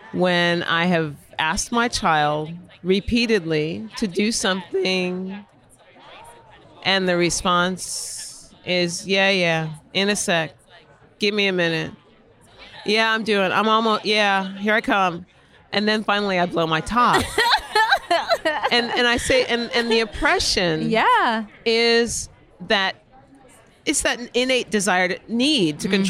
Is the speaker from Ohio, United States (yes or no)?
yes; Cleveland, Ohio, United States; I mean, I grew up in Cleveland, Ohio, and my godparents lived in Chesterland, Ohio.